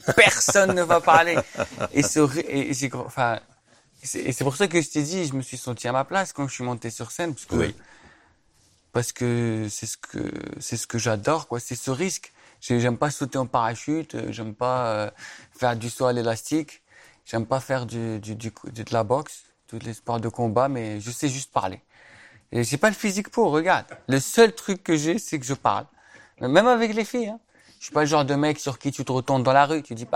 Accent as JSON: {"language": "French", "town": "Tlemcen", "region": "Tlemcen Province", "country": "Algeria", "tie": "born or raised there", "said": "Et du coup, donc, ouais, vraiment, mon enfance, à Tlemcen, c'était la rue, quoi."}